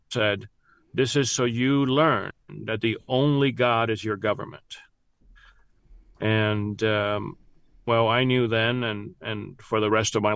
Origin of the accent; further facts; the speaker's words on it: Cuba; now in United States; Well, we were all forced to be communist pioneers. We were forced to talk about the imperialist Yankees